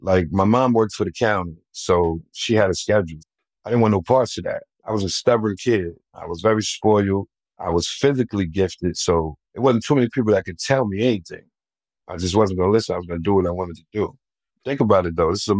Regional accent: New Jersey, United States; We're from Jersey, which is stolen car capital.

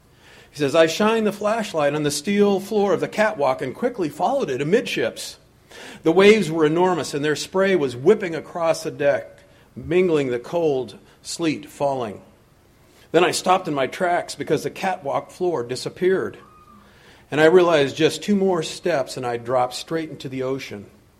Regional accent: California, United States; I loved growing up in California

